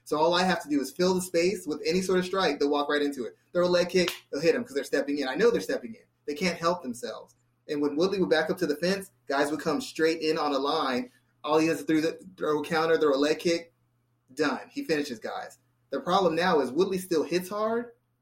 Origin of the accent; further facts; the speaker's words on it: San Antonio, Texas, United States; I'm from San Antonio.